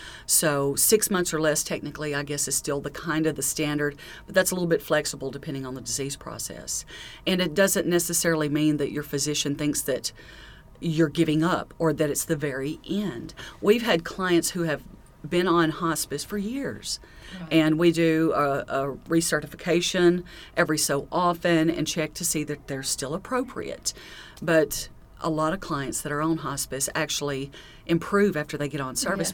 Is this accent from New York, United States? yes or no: no; Hamburg, Arkansas, United States; I'm actually from Hamburg, so I'm in the extreme southeast corner, so it was a long trek today